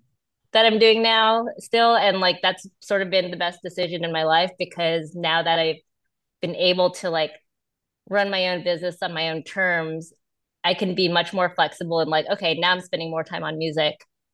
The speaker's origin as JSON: {"language": "English", "region": "California", "country": "United States", "tie": "born or raised there", "said": "So I was part of like a big tech layoff in the Bay Area. That's where I'm from, and I grew up in the Bay Area."}